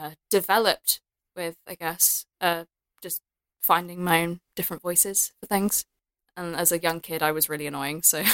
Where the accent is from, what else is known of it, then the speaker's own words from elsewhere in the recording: United Kingdom; like, that's, like, whenever I say I'm British, people are like, oh, British, kind of thing. Like, no, I'm actually... I don't speak like that.